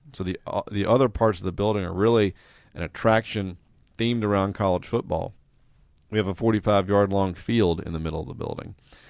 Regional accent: Atlanta, Georgia, United States; You know, when I tell people I'm born and raised in Atlanta, they kind of look at me funny like they've never seen

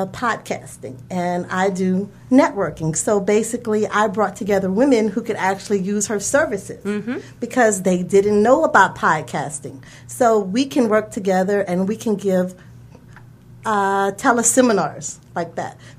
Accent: Louisiana, United States; moved away; Okay, well, I grew up in Louisiana, first of all. I moved here in 1987.

